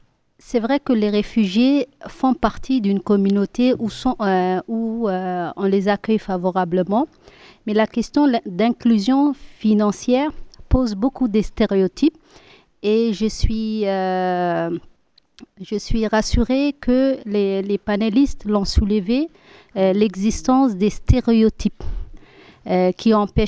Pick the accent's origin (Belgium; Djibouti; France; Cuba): Djibouti; Je suis de la République de Djibouti.